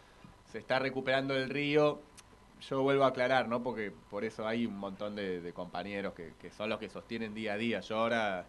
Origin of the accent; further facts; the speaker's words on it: Argentina; un país como Argentina, que tenemos mar y río por todos lados